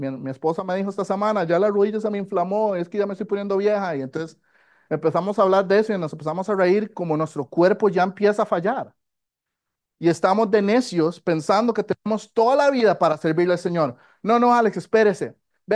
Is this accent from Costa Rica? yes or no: yes; Costa Rica; porque los que somos ticos queremos más gallo pinto